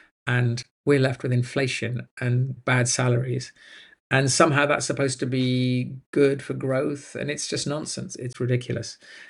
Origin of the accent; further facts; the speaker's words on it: United Kingdom; now in Germany; I'm sitting in Germany, I'm talking about Europe, I'm British, so it's also Britain.